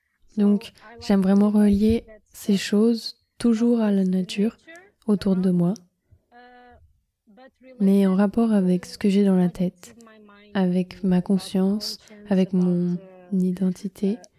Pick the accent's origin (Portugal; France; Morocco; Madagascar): Portugal; Albufeira, Faro; En 2020, je suis revenue à Albufeira, ma ville natale, où je vis et travaille actuellement.